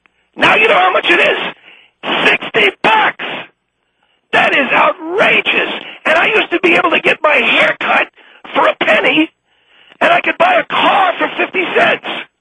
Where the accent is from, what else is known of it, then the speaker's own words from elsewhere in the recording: Brooklyn, New York, United States; And when I grew up in Brooklyn, which I grew up in Woodbridge, Brooklyn, which is a ghetto now.